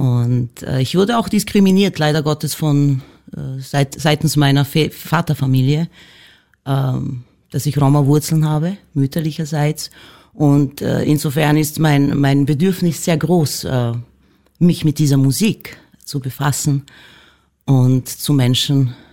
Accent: Novi Sad, Vojvodina, Serbia; Klar, also in der Vojvodina, wo ich herkomme, Novi Sad, gibt es sehr viele Minderheiten

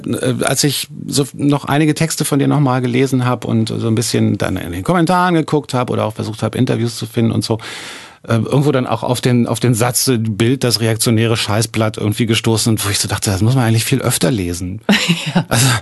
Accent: Berlin, Germany; ich bin ja als Berliner wahnsinnig verwöhnt, was die Radiolandschaft angeht.

